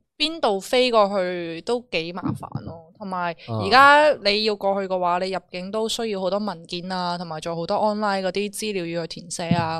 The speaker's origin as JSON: {"language": "Cantonese", "country": "Macau", "moved": "yes", "lives_now": "Malaysia", "said": "我唔系啊，我系澳门人，只不过早几年去咗马来西亚。"}